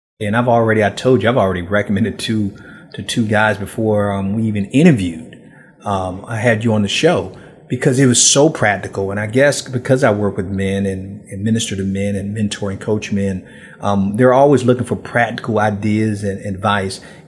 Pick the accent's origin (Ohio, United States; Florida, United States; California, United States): Florida, United States; now in Chattanooga, United States; So she's based out of where I'm from Florida. I didn't know if you knew that, Linda, but I'm from Florida.